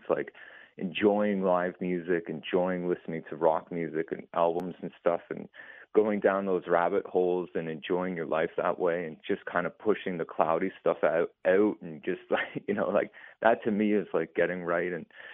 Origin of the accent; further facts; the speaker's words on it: Oshawa, Ontario, Canada; I grew up in Oshawa